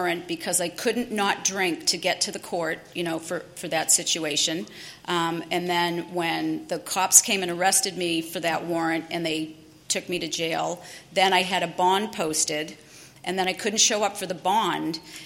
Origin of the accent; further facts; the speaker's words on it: Massachusetts, United States; I'm from Massachusetts, and it was just what everybody else did.